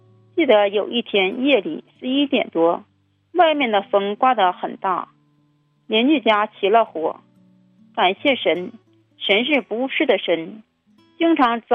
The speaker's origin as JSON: {"language": "Chinese", "region": "Jilin", "country": "China", "said": "我是吉林的"}